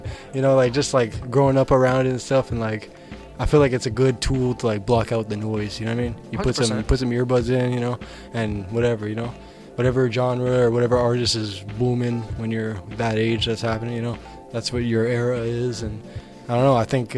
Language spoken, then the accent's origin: English; Alexandria, Ontario, Canada; I'm a rapper, I'm an artist from Alexandria, Ontario.